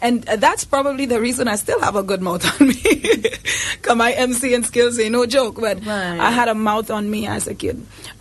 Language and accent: English; St. Lucia; I grew up like any other St. Lucian kid.